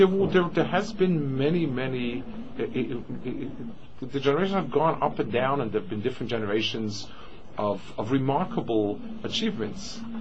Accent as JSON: {"language": "English", "country": "United States", "tie": "born or raised there", "said": "We grew up in the States."}